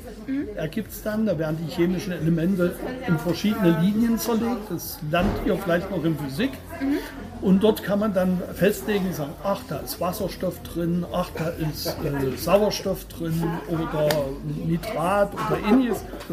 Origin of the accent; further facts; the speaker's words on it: Rhineland-Palatinate, Germany; ich komme aus Deutschland. Westerwald, sagt euch nichts. Das ist zwischen südlich von Bonn, nördlich von Frankfurt am Main. Das ist ein Riesengebiet, ein Westerwald, das ist ein Naturgebiet. Und dort in einem kleinen Ort, da komme ich her.